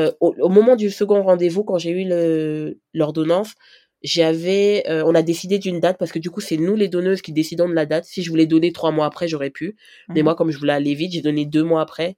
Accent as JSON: {"language": "French", "country": "Cameroon", "said": "Et moi, je suis camerounaise."}